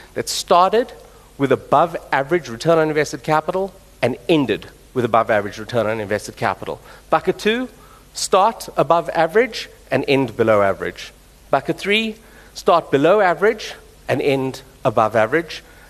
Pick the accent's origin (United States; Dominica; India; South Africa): South Africa; And interestingly, and especially as South African investors exposed to the composition of market we are